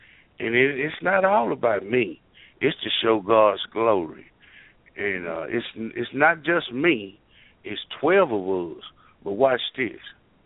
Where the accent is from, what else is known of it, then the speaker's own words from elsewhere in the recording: Dallas, Texas, United States; I was raised up in West Dallas Boys Club, boxing, all that.